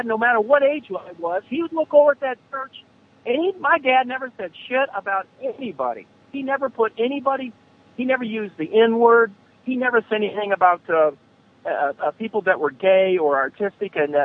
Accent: Springfield, United States; when I was a little kid, Bob, we'd go by the Caterpillar plant in my hometown in Springfield, a huge fucking plant.

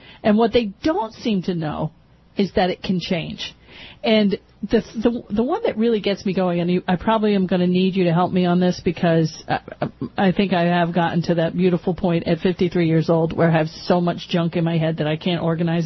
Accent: Pennsylvania, United States; I won't even get into Santorum because we're from Pennsylvania.

